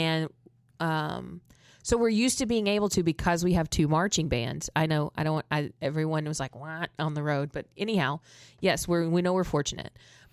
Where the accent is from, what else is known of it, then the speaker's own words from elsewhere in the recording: Massachusetts, United States; accent: Boston; Do you want me to talk in my Boston accent?